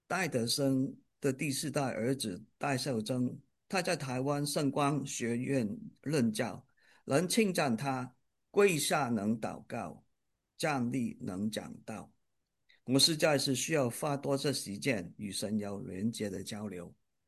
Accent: Hong Kong; also born or lived in Vietnam / United States; now in Indiana, United States; 我生在越南，长在香港，在美国读书，在印第安纳州成家立业，有4个儿女。

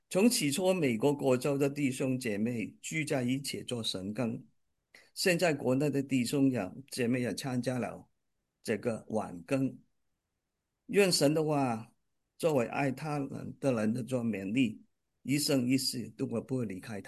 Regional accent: Hong Kong; also born or lived in Vietnam / United States; now in Indiana, United States; 我生在越南，长在香港，在美国读书，在印第安纳州成家立业，有4个儿女。

